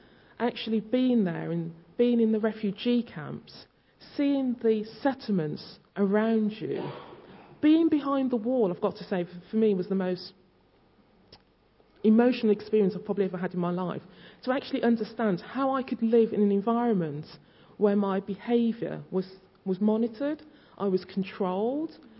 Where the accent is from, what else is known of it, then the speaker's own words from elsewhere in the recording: Birmingham, West Midlands, United Kingdom; I grew up in Birmingham, you know, back in the 60s, multicultural.